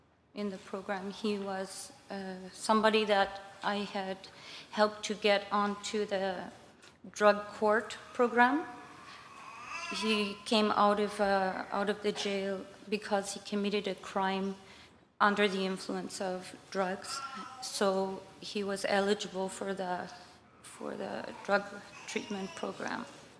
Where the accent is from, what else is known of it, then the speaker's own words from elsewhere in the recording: Winnipeg, Manitoba, Canada; local 2348. I'm from Winnipeg.